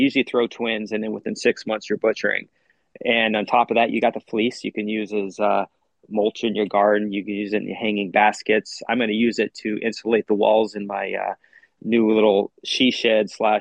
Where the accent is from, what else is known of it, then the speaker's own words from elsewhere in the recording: Idaho, United States; So I grew up in North Idaho. I joined the military right after high school